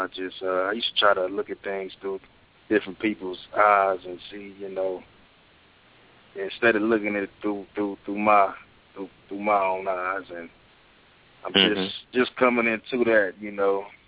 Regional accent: Kansas City, Missouri, United States; I'm from Kansas City, Missouri.

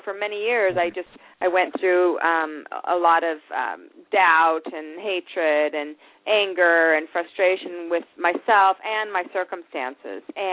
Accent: Salt Lake City, Utah, United States; You know, I was raised in Salt Lake City, Utah, and we were a metaphysical family.

